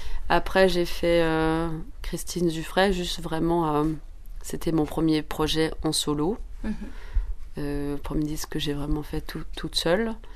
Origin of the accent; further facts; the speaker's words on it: Sierre, Valais, Switzerland; J'ai grandi à Sierre, donc on est très quand même assez régionaux par ici.